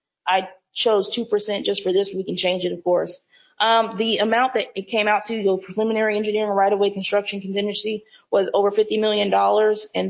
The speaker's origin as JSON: {"language": "English", "region": "Florida", "country": "United States", "tie": "born or raised there", "said": "I grew up in Florida. They have them down there near Disney World and Kissimmee."}